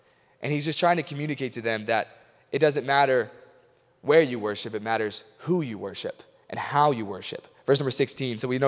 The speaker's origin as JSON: {"language": "English", "region": "Illinois", "country": "United States", "accent": "Northern", "said": "I'm from Illinois, so I've got this weird Northern accent."}